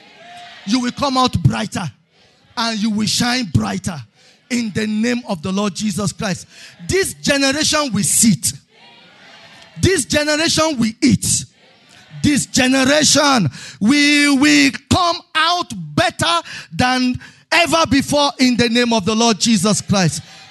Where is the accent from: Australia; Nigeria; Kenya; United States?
Nigeria; Ibadan, Oyo; Jotter of when I was growing up in Osos Church, Bodija, Ibadan. I'm talking of 1986, 87, 88.